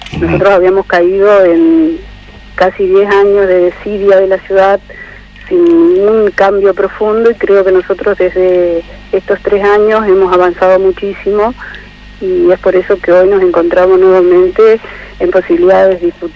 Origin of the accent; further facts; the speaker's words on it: Lomas del Mirador, Buenos Aires Province, Argentina; Yo me crié en Lomas del Mirador. Yo tengo 54 años.